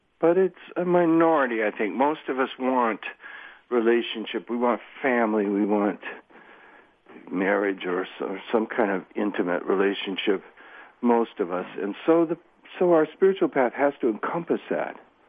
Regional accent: United States; at least for me, being an American.

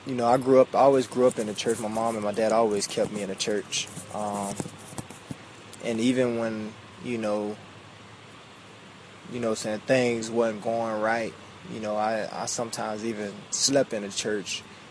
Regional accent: West Palm Beach, Florida, United States; I'm a kid from West Palm Beach, Florida, raised in Belgrade, grew up in a tough environment, you know, lost my dad at 15.

